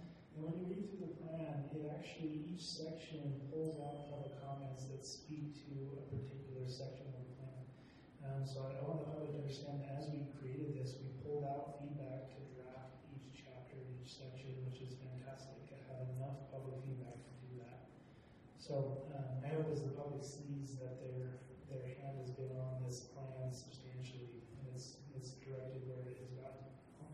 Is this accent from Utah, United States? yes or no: yes; North Logan, Utah, United States; I grew up in North Logan, and North Logan is home for me, but I did take a path away from Utah to get education.